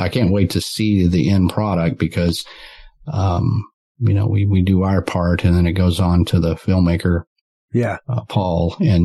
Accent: Dallas, Texas, United States; So for a while there, I grew up in the Dallas-Fort Worth.

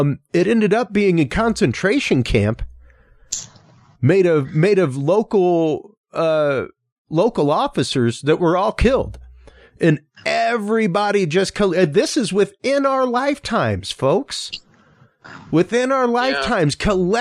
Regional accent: Houston, Texas, United States; growing up in Houston, especially having family from the Channel View Crosby area, where I grew up, the property where I grew up was actually probably about 2 miles as the crow flies from the Newport subdivision

